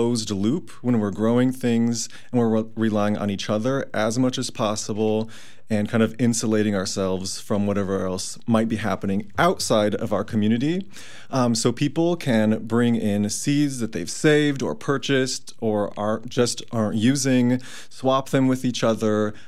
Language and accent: English; Omaha, Nebraska, United States; I'm originally from Nebraska, but probably the least Nebraska part of Nebraska, Omaha, where it's the most hilly and most populous.